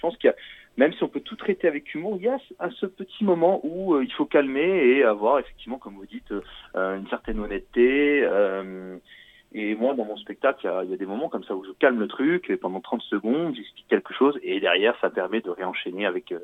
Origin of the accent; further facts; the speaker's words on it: Cannes, Provence-Alpes-Côte d'Azur, France; Non, je suis de Cannes.